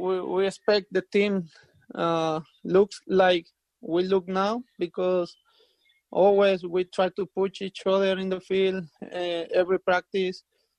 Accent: El Salvador; born or raised there; English is a second language

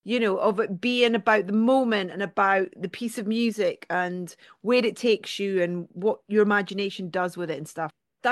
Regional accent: Scotland, United Kingdom; I'm Scottish

